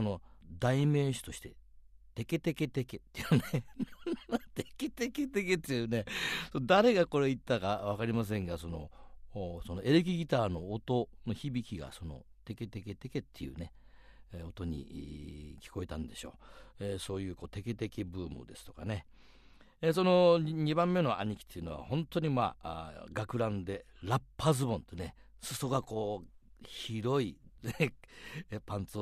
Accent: Kurume, Fukuoka, Japan; 私は九州は福岡県久留米市で生まれ育ったわけですけども、男ばかりの5人兄弟の末っ子なんですね。

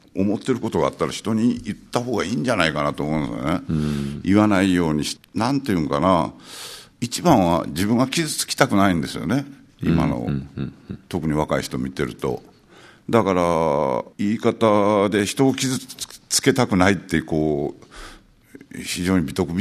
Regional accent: Kobe, Hyogo, Japan; 昔僕は地元が神戸なんで

